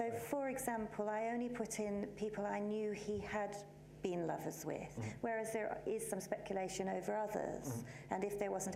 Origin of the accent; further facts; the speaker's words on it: Wetherby, Yorkshire, United Kingdom; also born or lived in Essex; Yeah, my Yorkshire bits was... I grew up near Wetherby between 10 and 16, so teenage years.